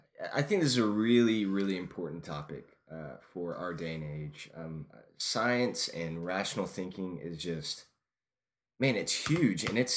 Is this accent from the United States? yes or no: yes; Yukon, Oklahoma, United States; I grew up in Yukon, Oklahoma, West OKC. Pretty much all my life